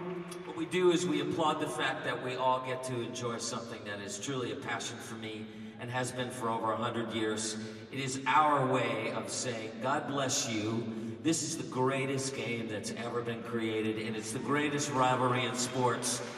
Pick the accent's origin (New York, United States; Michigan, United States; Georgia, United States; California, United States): New York, United States; also born or lived in Connecticut; I grew up in New York, as a lot of you know. I lived in Connecticut at one point.